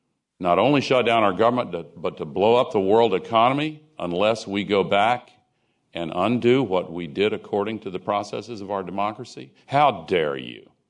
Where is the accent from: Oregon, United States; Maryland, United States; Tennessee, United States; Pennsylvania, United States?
Tennessee, United States; Nashville; in Nashville, my hometown, 3 years ago